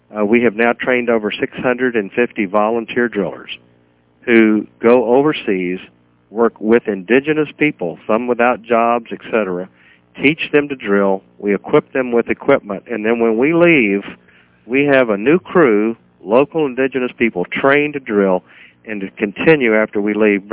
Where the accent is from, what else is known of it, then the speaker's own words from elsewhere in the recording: United States; we tried to, as an American, think that we could do it better ourselves